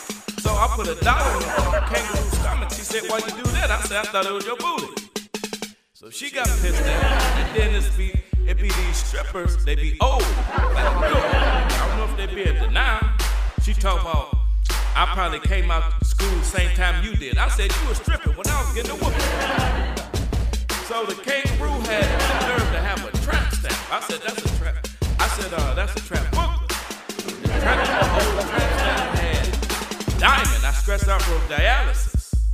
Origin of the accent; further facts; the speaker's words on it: Cleveland, Ohio, United States; I'm from Cleveland. I make it hell.